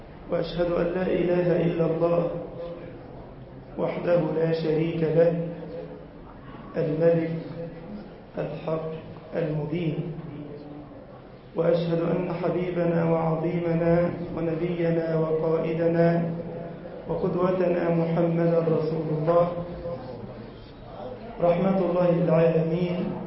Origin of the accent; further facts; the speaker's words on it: Egypt; اللهم اجعل بلدنا مصر بلد الأمن والأمان